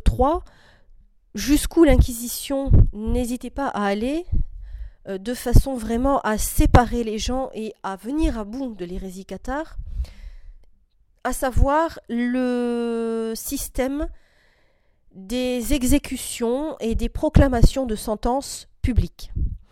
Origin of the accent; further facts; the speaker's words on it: Occitanie, France; Donc la foi cathare, en tout cas chez nous, en France et en particulier en Occitanie, disparaîtra progressivement